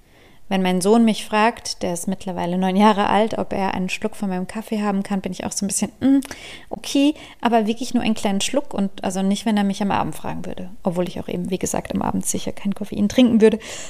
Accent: Zurich, Switzerland; Ich liebe Zürich, ich bin in Zürich aufgewachsen, also schon im Kindergarten und in der Primarschule dort.

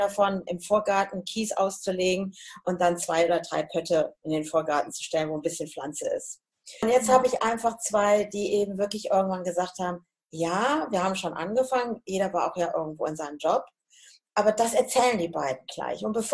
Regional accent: Hesse, Germany; now in Münsterland, Germany; weil ich komme ja aus dem Hessischen.

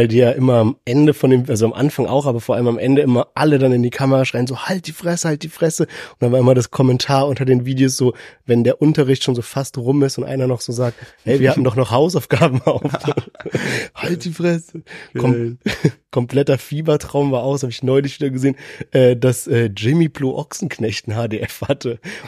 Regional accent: Heidelberg, Baden-Württemberg, Germany; Wir kommen ja aus Heidelberg

